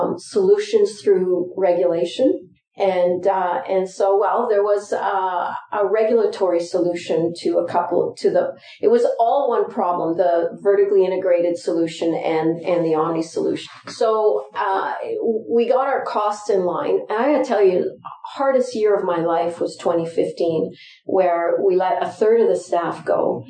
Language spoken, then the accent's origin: English; Ottawa, Ontario, Canada; I grew up in Ottawa. I'm Francophone. I'm a Franco-Ontarian.